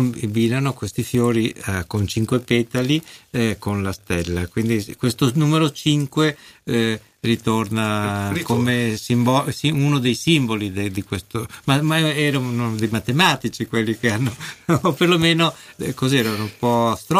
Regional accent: Milan, Lombardy, Italy; da milanese abbiamo fatto questo libro con Bonoldi, Milano Varese.

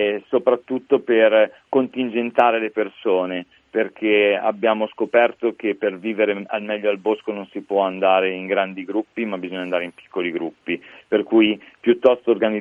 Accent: Milan, Lombardy, Italy; adesso te lo dico anche un po' da milanese quale, da dove appartengo

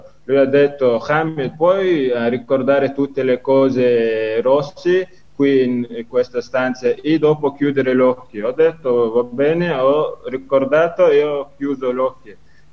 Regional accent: Chechnya, Russia; now in Italy; vengo dalla Cecenia, una repubblica di Russia. Sono studente di Rondine

